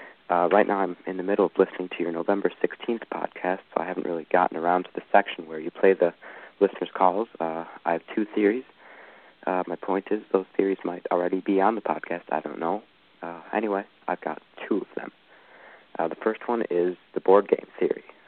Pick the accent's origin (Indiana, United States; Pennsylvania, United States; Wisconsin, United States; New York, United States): Wisconsin, United States; Appleton; I'm from Appleton, Wisconsin.